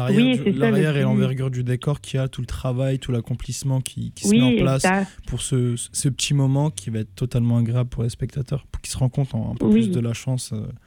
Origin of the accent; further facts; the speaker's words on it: France; Je suis français, c'est pour ça que je vous la pose.